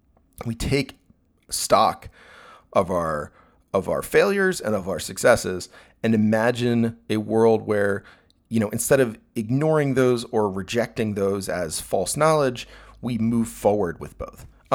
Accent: United States; So I'm an American heterosexual cissexual male, right?

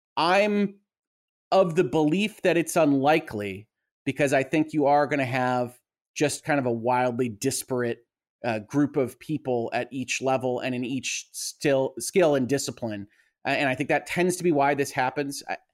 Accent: Detroit, Michigan, United States; I'm from the Detroit area. We are unionized here in Michigan

